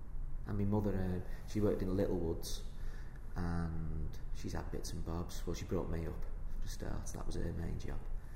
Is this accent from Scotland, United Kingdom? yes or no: no; Fazakerley, North West England, United Kingdom; born there; I was born in Fazakerley.